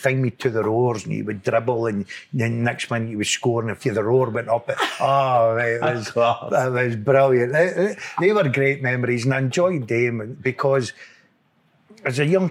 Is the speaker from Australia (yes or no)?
no; Motherwell, Scotland, United Kingdom; I grew up in Motherwell. I never get the privilege to play with Motherwell. I grew up in Motherwell